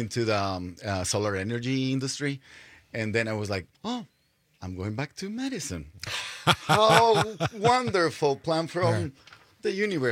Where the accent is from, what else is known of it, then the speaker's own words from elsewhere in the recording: Sonora, Mexico; English is a second language; also born or lived in Mexico City; I went back home. I'm from northwestern Mexico. I'm from Sonora, like the Sonoran Desert, Arizona, in the other side of that Trump wall, you know?